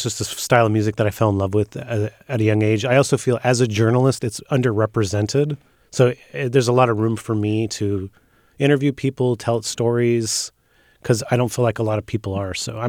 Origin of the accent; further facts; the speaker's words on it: California, United States; I live in Bay Area. I'm from the Bay Area.